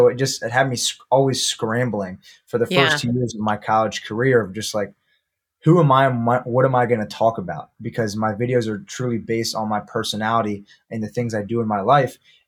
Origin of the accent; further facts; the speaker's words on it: Timonium, Maryland, United States; born there; So I was born in Timonium, Maryland, kind of like the hotbed for lacrosse. That's where lacrosse is biggest in the United States.